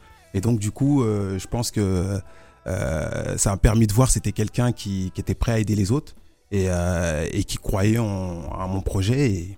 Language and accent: French; Bindialoum, Casamance, Senegal; Parce que moi je viens de la Casamance, mais à Bindialoum, c'est le nom du village.